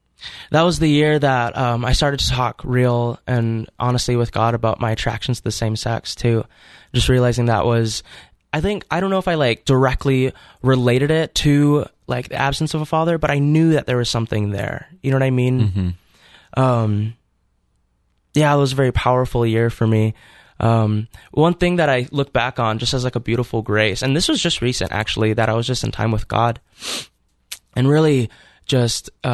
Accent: Fargo, North Dakota, United States; So I grew up in Fargo, North Dakota, and I would say that I was raised by a pretty average Midwest Catholic family.

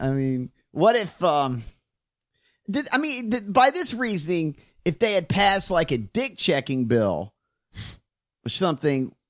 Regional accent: the South, United States; I'm from the South. I say mayor.

